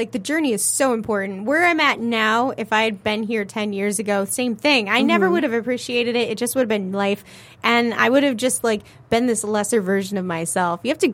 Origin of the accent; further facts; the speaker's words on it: Ohio, United States; because like I grew up in Podunk, Ohio. We don't have improv.